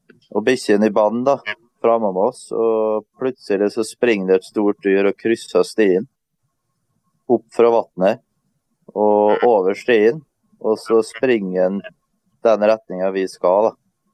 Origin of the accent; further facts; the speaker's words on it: Møre og Romsdal, Norway; For at vi kommer som sagt fra Romsdalen og vant med fjell.